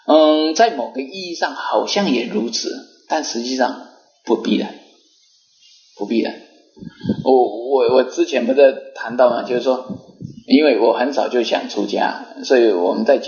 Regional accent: Taiwan; 我们台湾话叫临界价啊

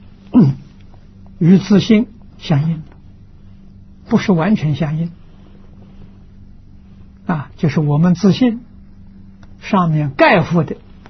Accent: China; 这两种啊，我们中国人叫它做成见

